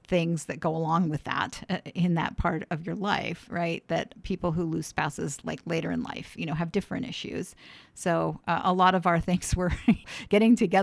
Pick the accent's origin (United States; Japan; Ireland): United States; Warwick, New York; now in Portland, United States; My husband died. I lived in my hometown in Warwick, New York.